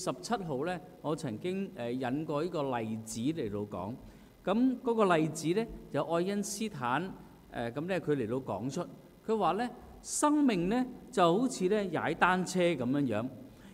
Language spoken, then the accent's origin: Chinese; China; 我们中国人呢特别就明白了